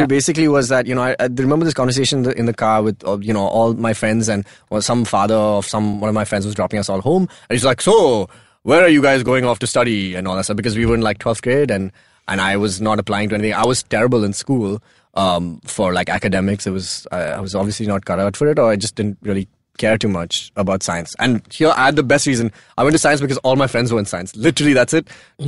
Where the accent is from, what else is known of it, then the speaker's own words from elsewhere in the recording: Dubai, United Arab Emirates; moved away as an adult; also born or lived in Hyderabad, India; now in Pune, India; So I grew up in Dubai. I was born in India. I was born in Hyderabad. I was there like for like 3 months.